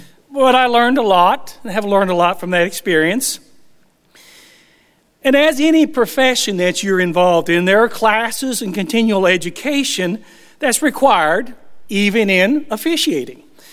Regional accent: Big Sandy, Texas, United States; Yes, we are from East Texas, the big Sandy area.

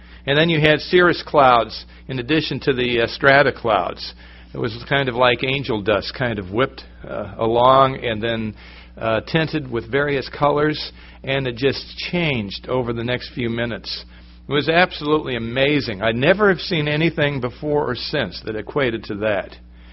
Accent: New England, United States; I can remember where I grew up in New England, and we lived on a mountain

